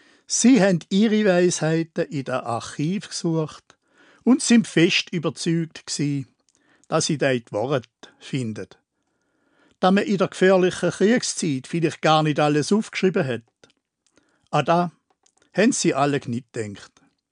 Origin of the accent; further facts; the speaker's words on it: Switzerland; So etwas hätte es jetzt aber bei uns in der Schweiz doch nicht gegeben.